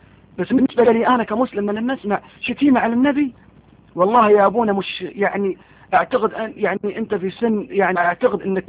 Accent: Kuwait; now in United States; انا مقيم في امريكا في امريكا حاليا, وانا اساسا من الكويت

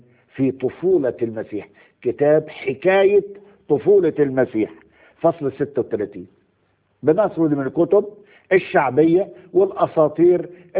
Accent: Egypt; زي المواويل بتاعت الزناتي خليفة والقصص اللي عندنا في مصر دي.

